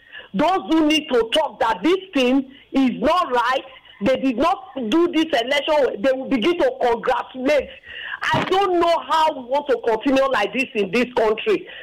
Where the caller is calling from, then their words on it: Lagos, Nigeria; calling from Lagos.